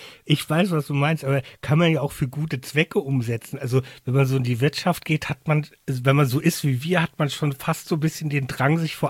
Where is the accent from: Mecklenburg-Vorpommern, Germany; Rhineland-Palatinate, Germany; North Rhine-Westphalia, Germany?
Rhineland-Palatinate, Germany; ich komme aus Rheinland-Pfalz